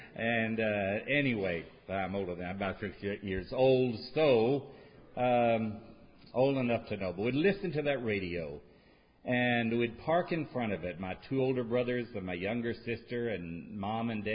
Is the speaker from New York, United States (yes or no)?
no; Arkansas, United States; My father was an operatic tenor, so I was raised on classical music, though I'm from Arkansas.